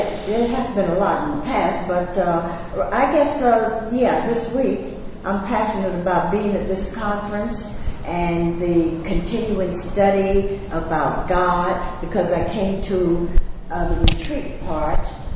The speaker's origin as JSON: {"language": "English", "town": "Chevy Chase", "region": "Maryland", "country": "United States", "said": "I'm from Chevy Chase, Maryland. That's a suburb of Washington, D.C. also."}